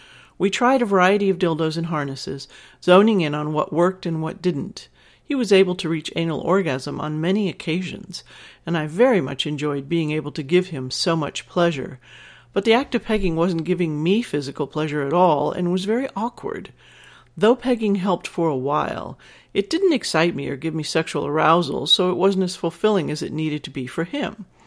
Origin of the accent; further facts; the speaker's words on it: Canada; I'm a Canadian